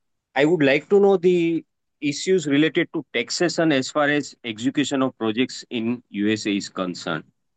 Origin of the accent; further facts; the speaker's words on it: Mumbai, Maharashtra, India; I'm from Mumbai Ghatkopar.